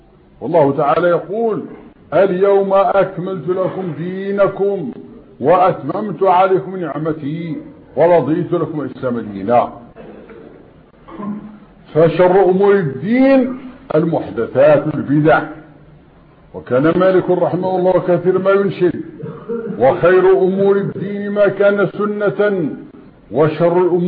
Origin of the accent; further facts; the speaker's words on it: Morocco; وهذا مجرب عندنا في المغرب وفي كل مكان